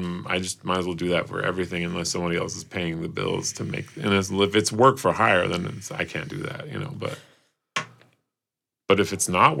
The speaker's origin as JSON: {"language": "English", "country": "Canada", "also_born_or_lived": "Nicaragua", "said": "because I'm Canadian and Nicaraguan."}